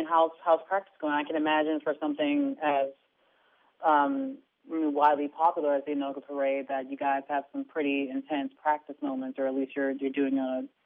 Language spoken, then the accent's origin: English; New York, United States; Which I think is really interesting, considering that I'm from New York, and just I can't deal with the idea that it's possibly colder in D.C. than it is back in my home state.